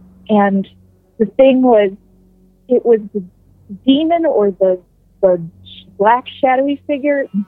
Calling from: Youngstown, Ohio, United States; I'm calling from Youngstown, Ohio.

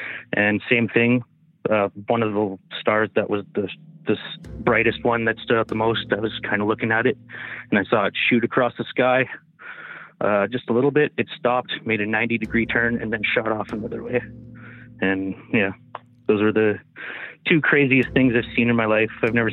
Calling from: Smithers, British Columbia, Canada; From Smithers, BC.

